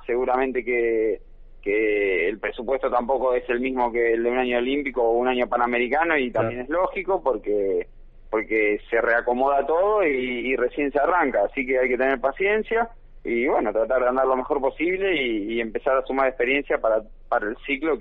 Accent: Mar del Plata, Buenos Aires Province, Argentina; Que somos acá de Mar del Plata y que pudimos estar entrenando acá.

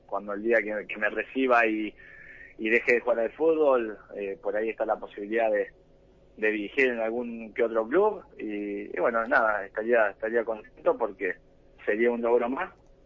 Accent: Buenos Aires, Argentina; now in Mar del Plata, Argentina; yo soy de Buenos Aires, vivo en Mar del Plata

